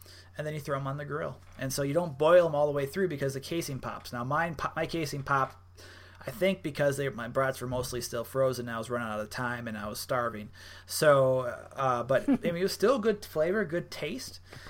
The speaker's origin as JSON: {"language": "English", "region": "Wisconsin", "country": "United States", "said": "I started talking about brats, and I love brats. I'm from Wisconsin."}